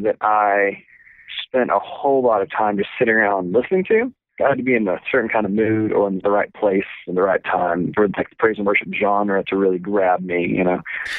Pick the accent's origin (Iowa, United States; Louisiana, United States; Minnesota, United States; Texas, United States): Texas, United States; From the Bible Belt. And I grew up in East Texas, which tends to be a little bit more southern in culture than maybe the rest of Texas.